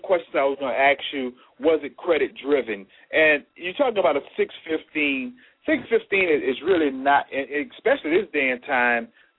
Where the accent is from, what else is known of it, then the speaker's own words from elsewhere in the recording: New Orleans, Louisiana, United States; And we appreciate Mr. Jerry calling in from New Orleans, Louisiana, my hometown.